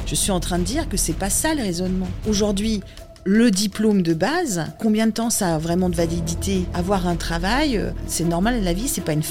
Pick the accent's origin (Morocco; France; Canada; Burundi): France; moved away; Je suis une Française qui vit loin de son pays depuis 27 ans.